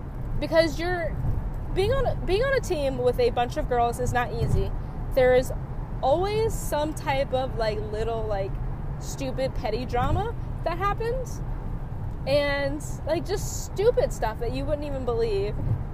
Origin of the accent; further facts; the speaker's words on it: Pikesville, Maryland, United States; Like, we grew up in Pikesville, which is not like a bad area.